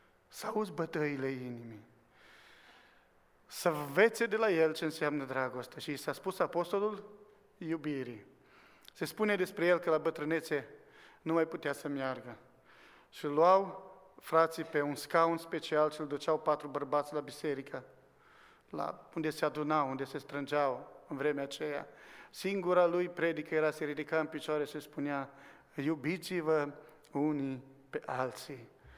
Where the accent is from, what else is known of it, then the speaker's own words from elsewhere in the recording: Dej, Cluj County, Romania; e din Dej, eu sunt din Dej, și trebuia să ajung acolo